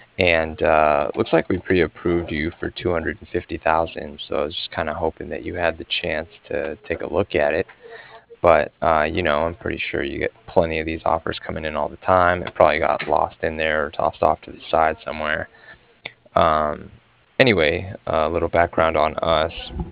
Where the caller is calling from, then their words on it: Cardiff, Wales, United Kingdom; I was calling from Cardiff, and I was calling regarding some financing that was done with Wells Fargo.